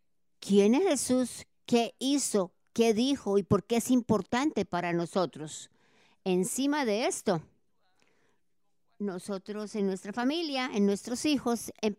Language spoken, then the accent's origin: Spanish; Bogotá, Colombia; born there; Yo nací en Bogotá, Colombia. Si usted escucha un poquito de acento, es porque es un acento del sur.